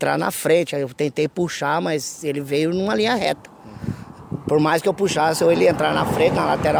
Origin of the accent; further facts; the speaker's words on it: Campinas, São Paulo, Brazil; Eu sou de Campinas.